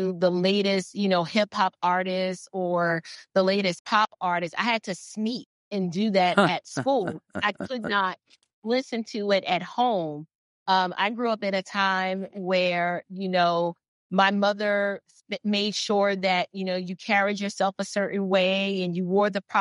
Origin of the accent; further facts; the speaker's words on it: Atlanta, Georgia, United States; And right here in my hometown in Atlanta, there's a local pastor